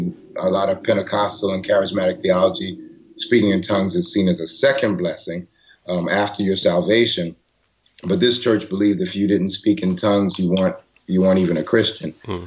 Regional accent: Jamaica, New York, United States; also born or lived in Brooklyn, United States; And I was born in Jamaica, Queens, and lived there. And then we moved to a community near Springfield Gardens High School. And I commuted into Manhattan for high school. Later, I lived in Brooklyn, New York as an adult, a young adult.

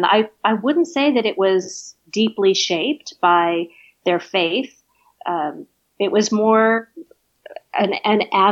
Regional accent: California, United States; I grew up in Orange County, so just

